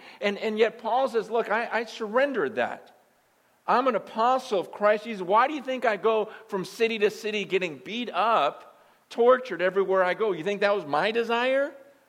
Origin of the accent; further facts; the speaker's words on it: Carpinteria, California, United States; now in Bay Area, United States; moved here to the Bay Area a few months ago, I was from Southern California over by Reality Carpinteria, and just weren't enough Chinese people down there.